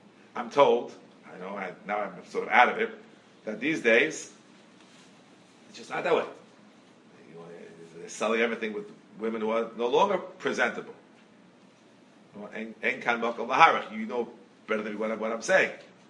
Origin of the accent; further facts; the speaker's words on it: Brooklyn, New York, United States; I grew up a very acculturated American. Absolutely. I grew up near Ebbets Field. I was still a little young kid there. The Brooklyn Dodgers.